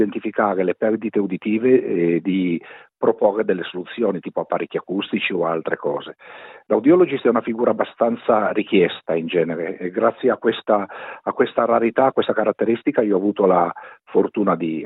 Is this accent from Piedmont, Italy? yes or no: yes; Turin, Piedmont, Italy; Avevo una clinica dell'udito in Italia a Torino, sì. Io sono di Torino.